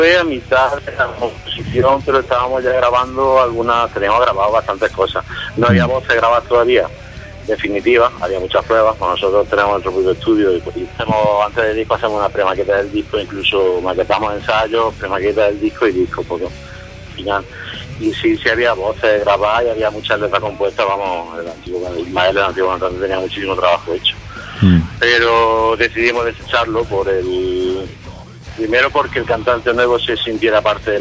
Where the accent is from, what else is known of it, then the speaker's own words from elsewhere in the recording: Jaén, Andalusia, Spain; Bueno, somos de Jaén, de Andalucía, como tú has dicho.